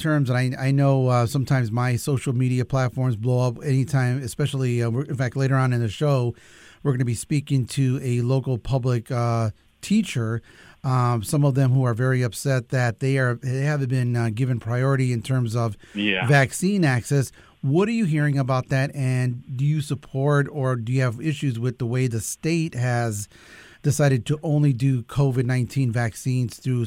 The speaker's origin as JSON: {"language": "English", "town": "East Chicago", "region": "Indiana", "country": "United States", "tie": "born or raised there", "said": "I grew up in East Chicago, and what's unique about that is that, East, you know, we live in a very agricultural state"}